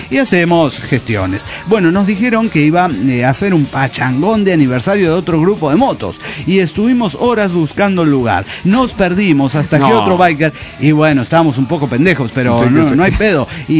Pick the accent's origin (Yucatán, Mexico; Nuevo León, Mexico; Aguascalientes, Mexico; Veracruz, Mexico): Veracruz, Mexico; Entiéndase, somos jarochos. Nos tocó ir a un evento a Cardel, que queda como a 2 horas de Veracruz.